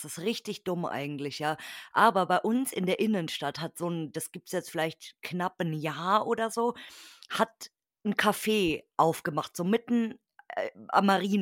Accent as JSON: {"language": "German", "town": "Munich", "region": "Bavaria", "country": "Germany", "tie": "born there", "said": "ich als gebürtige Münchnerin"}